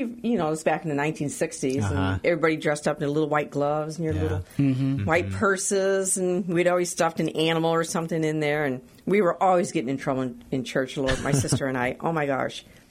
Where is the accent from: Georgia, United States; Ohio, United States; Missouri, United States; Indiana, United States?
Indiana, United States; La Porte; also born or lived in Stuart, Florida; Well, I was born and raised in La Porte, Indiana.